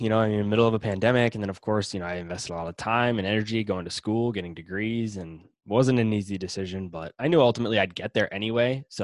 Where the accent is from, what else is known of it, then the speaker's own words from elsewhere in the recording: Boston, Massachusetts, United States; I'm from Boston.